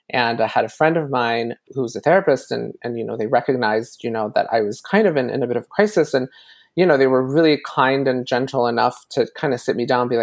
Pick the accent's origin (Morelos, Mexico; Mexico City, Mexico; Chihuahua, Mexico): Mexico City, Mexico; also born or lived in Chicago, United States; now in Canada; I was born in Mexico City. Both my parents are Mexican. I grew up between Canada and Mexico. I recently moved back to Canada, actually. I was living in Chicago for about 6 years. And so now I split my time between Montreal and Matane, here in the province of Quebec.